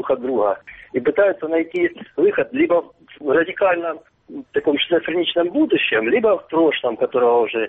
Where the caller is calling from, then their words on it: Luhansk Oblast, Ukraine; вот я из Луганской области.